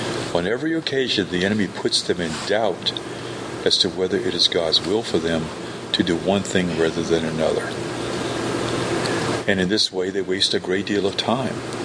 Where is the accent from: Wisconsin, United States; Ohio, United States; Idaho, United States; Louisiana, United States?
Louisiana, United States; New Orleans; I was growing up in New Orleans, and we were going through this cold spell.